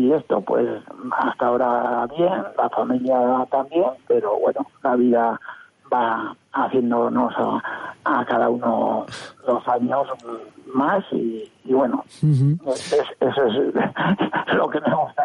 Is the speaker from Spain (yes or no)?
yes; Irún, Basque Country, Spain; born there; Hombre, claro, yo soy nacido en Irún.